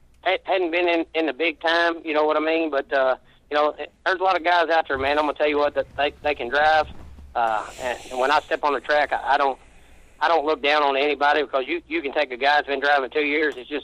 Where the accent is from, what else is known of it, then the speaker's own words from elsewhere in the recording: Kentucky, United States; You know, I come from Kentucky by myself.